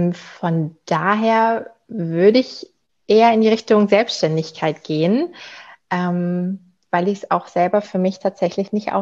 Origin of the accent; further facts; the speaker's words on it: North Rhine-Westphalia, Germany; now in Dortmund, Germany; Eigentlich aus dem Sauerland.